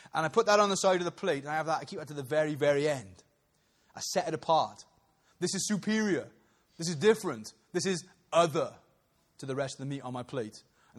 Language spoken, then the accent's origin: English; Wales, United Kingdom; because we're Welsh and we like three things, don't we?